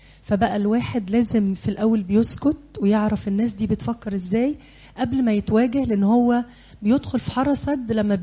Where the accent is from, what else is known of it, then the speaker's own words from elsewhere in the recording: Upper Egypt, Egypt; now in Cairo, Egypt; يعني مش بس عندنا في الصعيد، حتى هنا في القاهرة